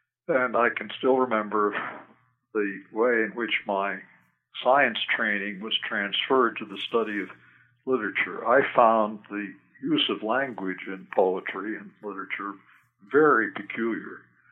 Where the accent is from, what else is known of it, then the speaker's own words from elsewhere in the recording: New York, United States; But I grew up mostly in the North. In upstate New York, my father was a college and university administrator